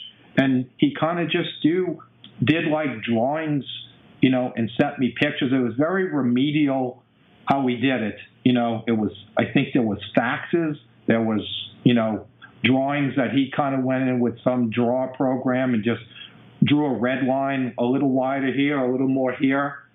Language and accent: English; New Orleans, Louisiana, United States; they were doing in New Orleans, which is my hometown.